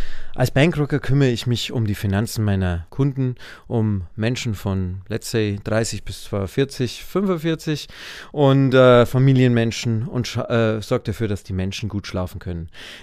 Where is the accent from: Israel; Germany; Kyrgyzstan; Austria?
Germany; Pullenreuth, Bavaria; also born or lived in Marktredwitz; Also mein daheim haben es in Boinerath, also Pullenreuth, in der nördlichen Oberpfalz hingepackt. Das ist zwischen Rawatz und Kemmert, also zwischen Marktredwitz und Chemnat. Geboren bin ich in Marktredwitz.